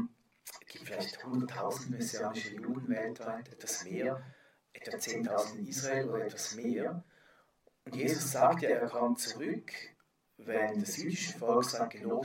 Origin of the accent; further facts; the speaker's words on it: Switzerland; Finde ich ganz wichtig, dass wir das wissen als Schweizer.